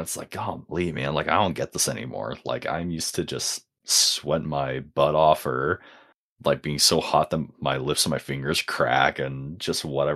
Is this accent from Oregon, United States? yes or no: yes; Oregon, United States; I think about that sometimes with the snow and like growing up in Oregon